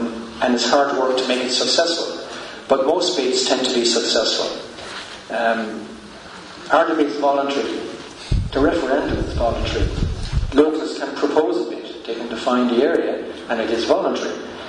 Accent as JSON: {"language": "English", "country": "Ireland", "said": "We are Irish, we are here, we've been here a long time."}